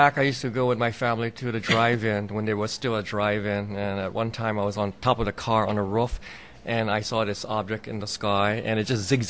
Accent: Hawaii, United States; That's what, I came from Hawaii, and I'm still looking up.

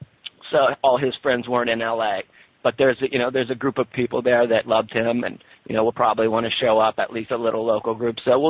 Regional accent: Ohio, United States; And we grew up in Ohio, you know, in a small town and things, so it wasn't the best place, you know, to be anything other than white and Christian and things like that.

